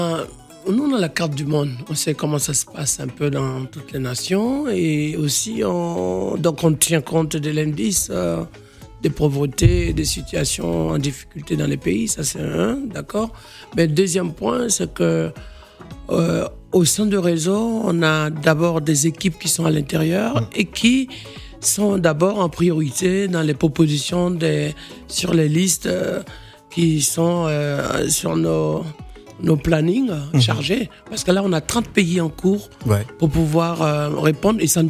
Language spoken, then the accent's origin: French; Guinea-Bissau; comme l'exemple d'où je viens, de Guinée-Bissau, on est parti à 19 personnes.